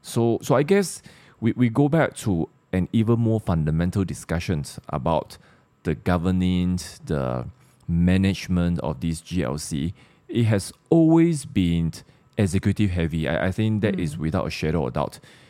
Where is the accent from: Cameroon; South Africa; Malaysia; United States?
Malaysia; Sarawak; We're both from Sarawak. The official language of Sarawak is English.